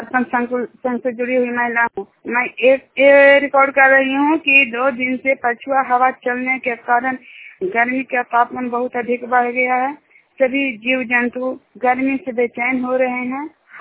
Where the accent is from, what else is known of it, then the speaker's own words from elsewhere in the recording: Jinyan, India; जिन्यान गांव के रहने वाली हूँ।